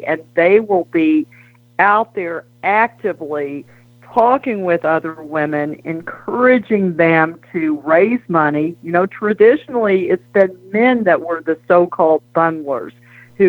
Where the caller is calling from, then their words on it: Washington, District of Columbia, United States; I'm calling you from Washington, D.C., in the swamp.